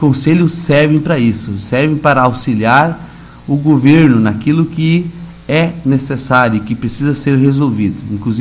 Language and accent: Portuguese; Rincão Despraiado, Rio Grande do Sul, Brazil; eu resido nessa, nasci e me criei no Rincão Despraiado